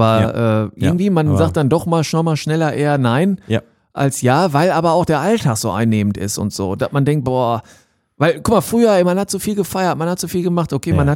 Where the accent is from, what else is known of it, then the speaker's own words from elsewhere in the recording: Hattingen, North Rhine-Westphalia, Germany; komm aus Hattingen hier bei Bochum und so